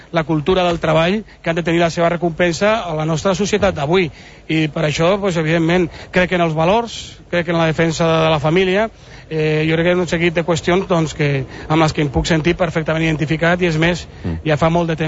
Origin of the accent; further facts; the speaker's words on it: Catalonia, Spain; Sí, sóc català i espanyol.